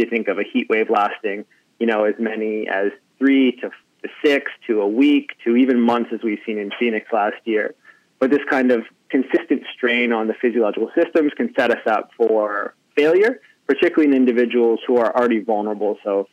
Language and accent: English; Canada; So, you know, I'm Canadian, and the thing with heat in Canada is it doesn't get quite so hot.